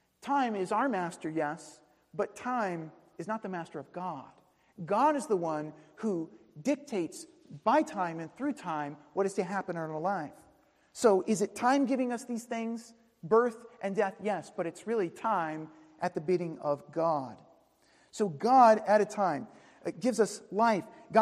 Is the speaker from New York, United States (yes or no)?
yes; Queens, New York, United States; I grew up in Queens